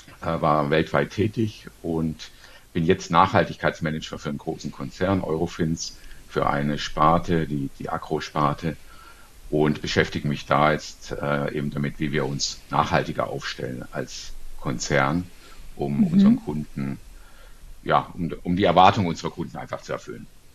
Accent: Baden-Württemberg, Germany; Ja gut, ich komme aus dem Stuttgarter Raum, da gibt es natürlich alles, Fußball, Handball, Volleyball.

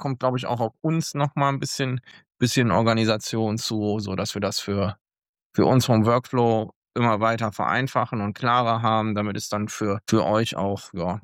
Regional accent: Oldenburg, Lower Saxony, Germany; meiner Heimatstadt Oldenburg

